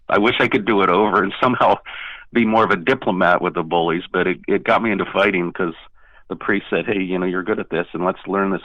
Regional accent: Pittsburgh, Pennsylvania, United States; Yes, Bruce, I was born and raised in Pittsburgh. I was the oldest of five children.

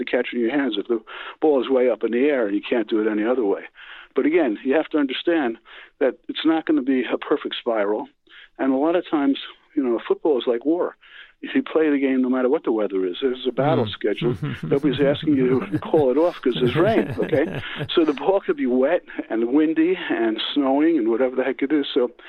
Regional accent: Newark, New Jersey, United States; born there; Yeah, I was born in Newark, New Jersey, and I was very fortunate to be raised in the United States of America.

